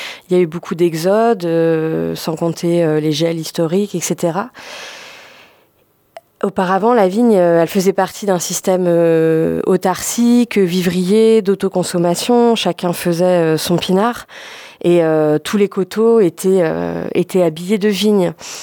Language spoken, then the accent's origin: French; Loire Valley, France; j'y ai souvent fait les vendanges assez jeune dans ma région d'origine, le long de la Loire